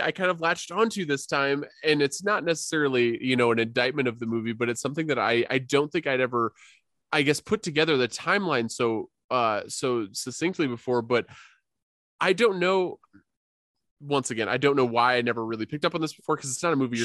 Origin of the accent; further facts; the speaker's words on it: Platte, South Dakota, United States; Yeah, I think, you know, growing up in Platte, South Dakota, I knew and probably to this day still know a few Theos.